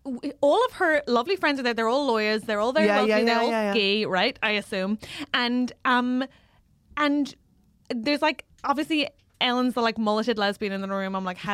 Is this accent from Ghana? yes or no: no; Ireland; I'm Irish. I'm not rich.